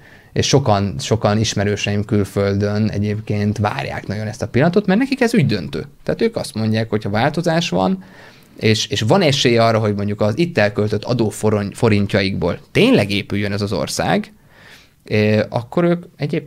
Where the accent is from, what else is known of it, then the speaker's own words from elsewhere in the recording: Budapest, Hungary; Budapest, ahonnan én származom